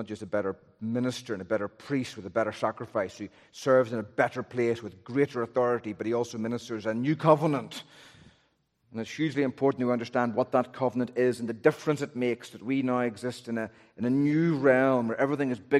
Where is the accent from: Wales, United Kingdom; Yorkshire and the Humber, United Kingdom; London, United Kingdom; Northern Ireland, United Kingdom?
Northern Ireland, United Kingdom; I'm from Northern Ireland. My accent's really hard.